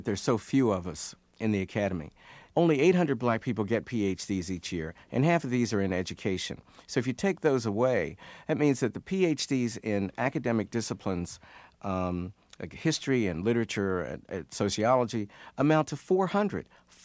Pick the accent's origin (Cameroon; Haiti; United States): United States; Piedmont, West Virginia; because I grew up in Piedmont, West Virginia, population 2,000, mostly white.